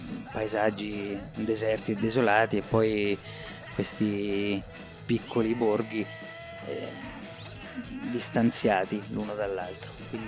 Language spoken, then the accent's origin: Italian; Marche, Italy; nelle Marche è molto importante la lingua nostra affettiva, oltre all'italiano, è il nostro dialetto, no?